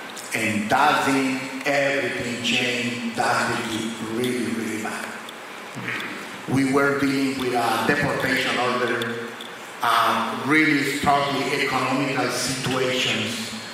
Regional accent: Colombia; English is a second language; now in Canada; I am from Colombia. We are, me and my family, Canadian citizens

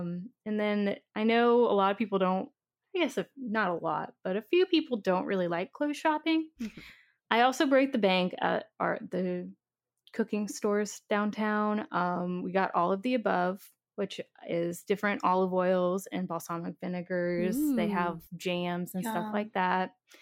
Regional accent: Texas, United States; I'm from Texas. And some of the things I've learned since being here about 2 years ago is that there are definitely some differences in cooking here versus Texas.

